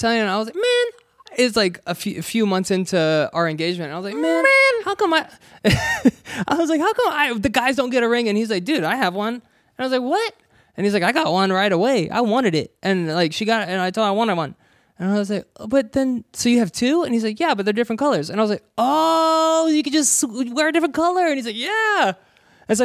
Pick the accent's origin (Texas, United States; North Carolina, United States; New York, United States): North Carolina, United States; now in California, United States; So we grew up in North Carolina and then we were blown away by California.